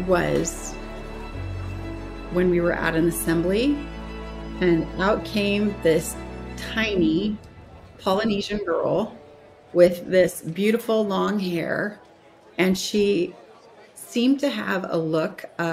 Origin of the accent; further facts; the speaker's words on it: Orem, Utah, United States; I'm from Orem, Utah.